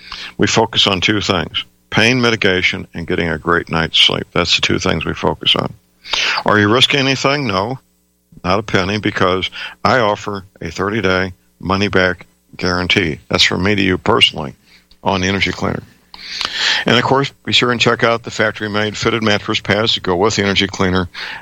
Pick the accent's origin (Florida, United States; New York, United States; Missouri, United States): Missouri, United States; St. Louis; my hometown, St. Louis, Missouri.